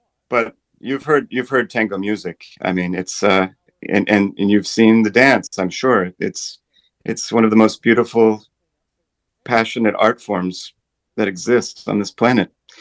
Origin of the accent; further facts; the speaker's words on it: Portland, United States; And so I went back to my hometown, Portland, and I started playing tango music.